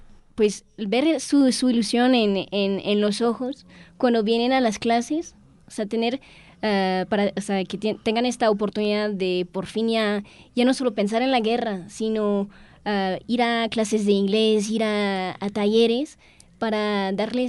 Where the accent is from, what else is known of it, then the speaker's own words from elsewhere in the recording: France; yo soy francesa, abogada en Francia y en España.